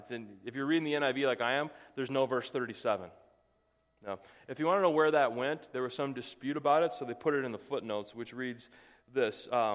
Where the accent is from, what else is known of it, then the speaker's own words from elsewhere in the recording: United States; I love being comfortable. I'm an American. We've made comfort an art form.